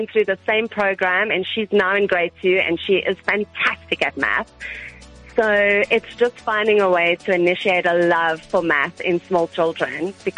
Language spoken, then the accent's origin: English; Benoni, Gauteng, South Africa; I'm from Benoni.